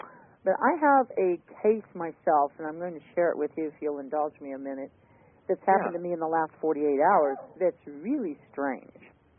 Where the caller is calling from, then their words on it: Tennessee, United States; I'm calling from Tennessee.